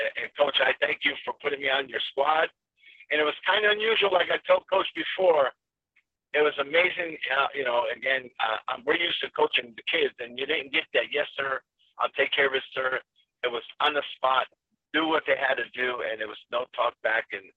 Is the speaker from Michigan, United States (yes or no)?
no; Bridgeport, Connecticut, United States; I am from Bridgeport, Connecticut.